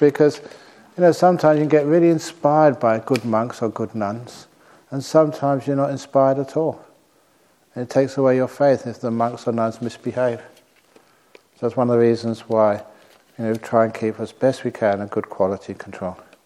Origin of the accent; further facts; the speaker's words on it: London, United Kingdom; I grew up in London and just use them all the time.